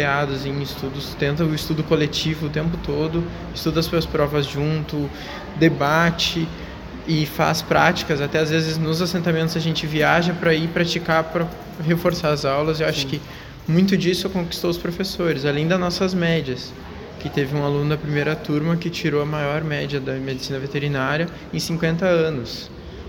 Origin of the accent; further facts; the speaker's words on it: Canguçu, Rio Grande do Sul, Brazil; E eu me criei no campo, em Canguçu, Piratini, em assentamentos, então nas regiões.